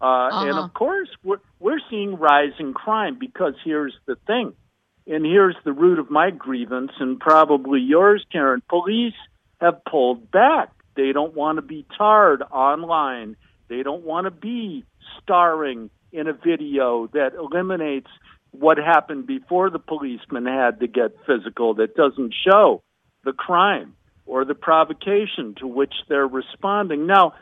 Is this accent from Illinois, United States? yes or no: yes; Chicago, Illinois, United States; I realized I had to come back to my hometown of Chicago. Stuff had been building for a while, but now it was spilling over, so I needed to dig in. And I moved back